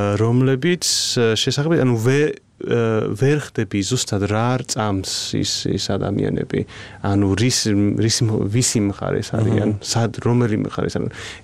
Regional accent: United Kingdom; აი მართლა ჩემი ბრიტანეთი არის, მე გავიზარდე ევროკავშირის წევრ ქვეყანაში, დიდი ბრიტანეთი, იყო ძალიან ევროპული რა

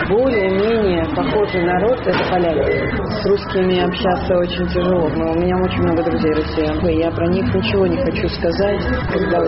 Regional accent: Belarus; Мы белорусы должны все-таки размовлять по-белорусски. Я очень люблю белорусский язык, я очень люблю белорусские песни. В какой-то степени я, наверное, патриот своей Беларуси.

